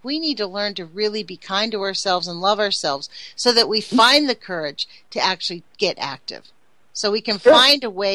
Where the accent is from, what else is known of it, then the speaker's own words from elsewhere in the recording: Redondo Beach, California, United States; Like in my own little area of my hometown, Redondo Beach